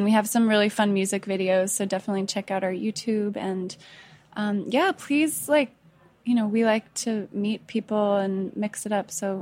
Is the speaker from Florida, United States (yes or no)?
no; Colorado, United States; And the Broncos are playing. I'm from Colorado.